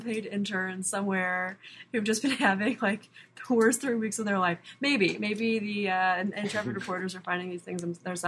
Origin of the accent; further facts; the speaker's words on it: Missouri, United States; You know, I'm from Missouri originally. My family's from the South.